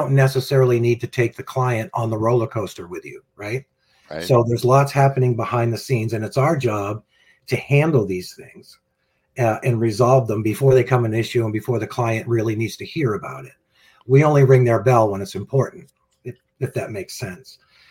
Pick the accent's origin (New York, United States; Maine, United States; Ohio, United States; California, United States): Maine, United States; Deer Isle; Well, I'm from Deer Isle, Maine, which is a small island off the coast of Maine, connected by a bridge.